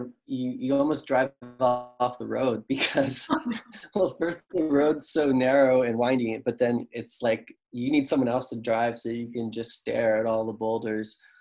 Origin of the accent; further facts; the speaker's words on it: Maryland, United States; You know, I grew up in Maryland where there's not